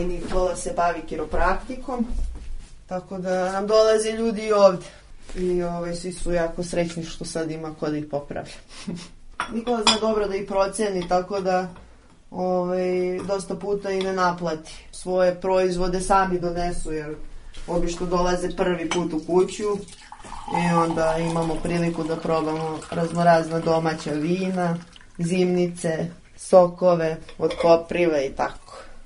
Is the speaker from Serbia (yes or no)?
yes; Šabac, Mačva District, Serbia; also born or lived in Montenegro; Da, ja sam odrasla u Šapcu. A rođena sam u Crnoj Gori.